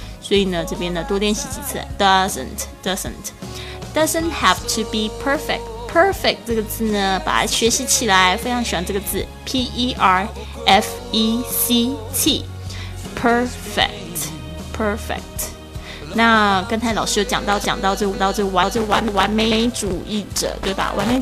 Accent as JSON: {"language": "Chinese", "country": "Taiwan", "accent": "Taiwanese", "said": "然后还故意学我的这个台湾腔。"}